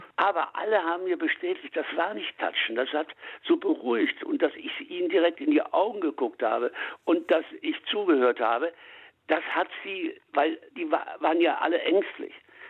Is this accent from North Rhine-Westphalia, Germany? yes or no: yes; Münster, North Rhine-Westphalia, Germany; ich bin gebürtiger Münsteraner